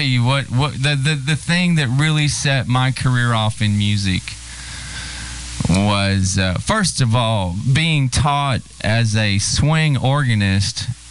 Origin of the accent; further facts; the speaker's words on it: Shawnee, Kansas, United States; I was raised in Shawnee, Kansas.